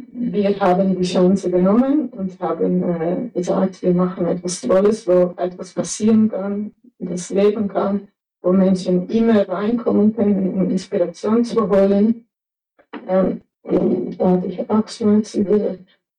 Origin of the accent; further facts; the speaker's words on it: Netherlands; German is a second language; ich komme ursprünglich aus den Niederlanden.